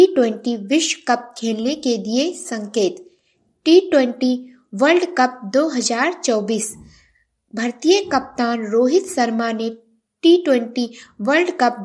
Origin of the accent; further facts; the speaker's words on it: Gonda, Uttar Pradesh, India; और मैं गोंडा जिले से हूँ।